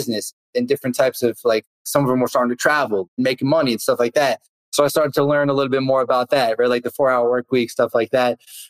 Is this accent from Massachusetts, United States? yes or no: yes; Boston, Massachusetts, United States; I grew up around the Boston area, so I was going out there every weekend trying to meet guys, meet girls, and just be social.